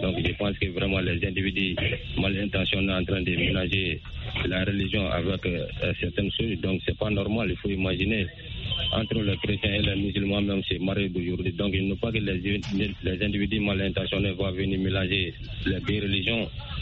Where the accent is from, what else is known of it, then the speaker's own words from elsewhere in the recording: Sonigini, Mali; Je vous appelle depuis mon village natal à Sonigini.